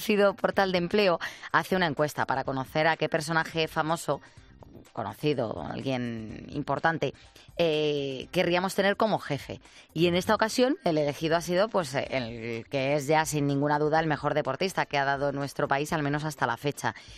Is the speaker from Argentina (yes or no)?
no; La Rioja, Spain; yo soy de La Rioja